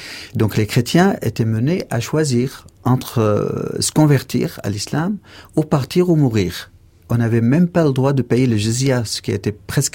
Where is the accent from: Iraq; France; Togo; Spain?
Iraq; Sanat, Dohuk; also born or lived in Mosul; Je suis né à Mossoul, à Ninive, l'ancienne Ninive, pas très loin des remparts de Ninive, 10 minutes de là où je suis né, bien que je suis originaire de Sanat, c'est un petit village adorable dans la montagne où il y a beaucoup de cascades